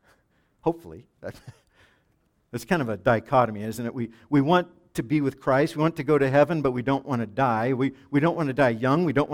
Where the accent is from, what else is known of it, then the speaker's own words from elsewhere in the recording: Oregon, United States; I was born in Oregon. I love Oregon. I hope I die in Oregon. I'm just an Oregonian in every way.